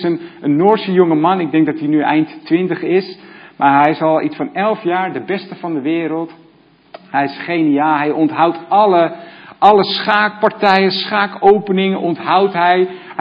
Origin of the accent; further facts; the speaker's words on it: Zaandam, North Holland, Netherlands; Ik kom uit Zaandam.